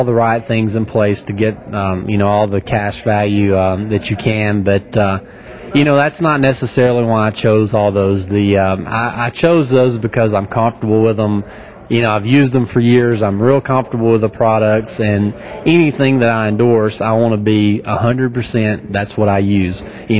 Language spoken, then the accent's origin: English; United States; I grew up on the Tennessee River, so, you know, shallow fishing